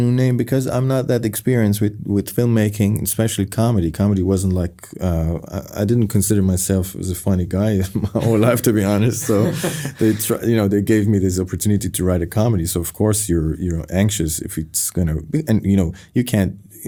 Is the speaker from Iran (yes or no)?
yes; Iran; I mean, I was born in 86, but I guess growing up in Iran, I was a couple of, you know, decades always behind.